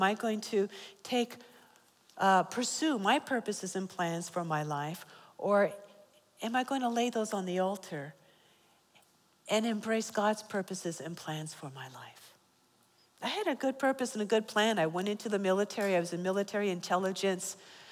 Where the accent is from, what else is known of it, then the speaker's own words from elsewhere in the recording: United States; born there; just because I was born in America, I was immunized. So I lived to see my fifth birthday.